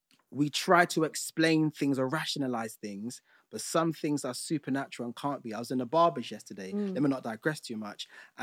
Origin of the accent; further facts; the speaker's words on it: Nigeria; Now, being Nigerian, yeah.